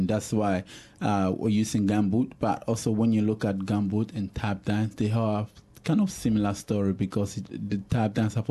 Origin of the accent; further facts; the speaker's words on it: Ghana; we growing up in Ghana, music and dance are part of everyday life.